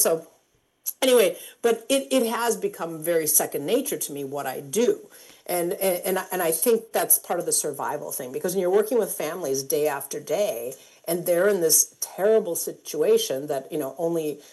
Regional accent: Chicago, Illinois, United States; which I'm from Chicago originally. Nobody from Chicago took Tylenol because they were putting weird stuff in the bottles back in the day.

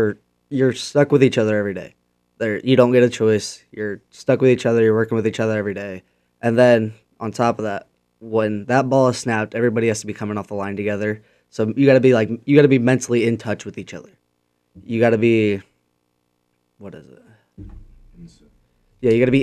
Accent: Warsaw, United States; I grew up around Warsaw. I live around Chapman right now. I also live in Webster a little bit of the time.

